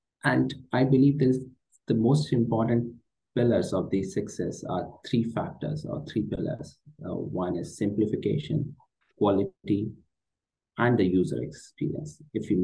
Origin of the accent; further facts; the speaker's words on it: India; English is a second language; moved away as an adult; now in Germany; I'm originally from India, but relocated in Germany for more than 11 years now.